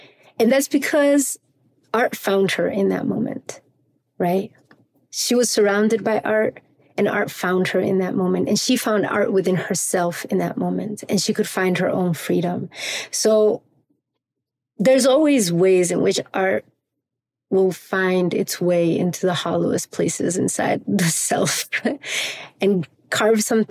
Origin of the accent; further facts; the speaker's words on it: Medellin, Antioquia, Colombia; English is a second language; I grew up in Medellin in Colombia in the 80s